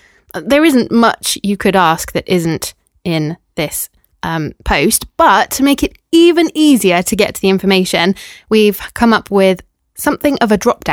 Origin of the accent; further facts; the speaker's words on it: United Kingdom; It's because we're British.